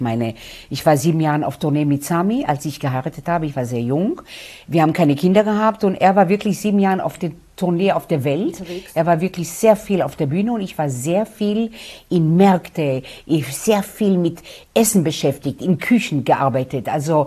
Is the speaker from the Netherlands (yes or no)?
no; Israel; Ich bin aus Israel. Israel ist das Land der Gemüse.